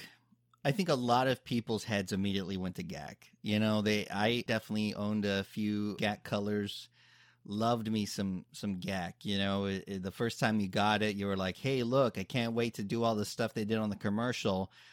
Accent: San Antonio, Texas, United States; Bro, I'm a Southsider from San Antonio.

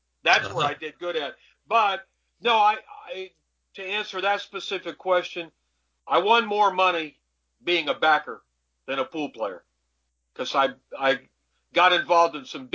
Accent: Dayton, Ohio, United States; But where I grew up in Dayton, Ohio, you couldn't go in a pool room till you were 18 years old.

